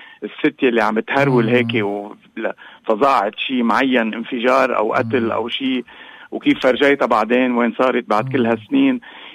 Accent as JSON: {"language": "Arabic", "country": "Lebanon", "said": "هذه لازم تكون فرصة لنتوحد نحن كلبنانيين"}